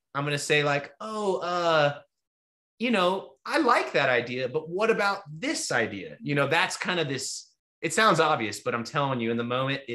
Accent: Austin, Texas, United States; But you know, in Austin, I was feeling, it's my hometown as well

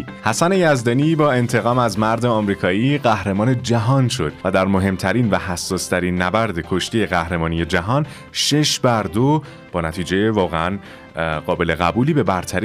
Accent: Iran; این جمله خیلی برای من به عنوان یه ایرانی ارزش داشت.

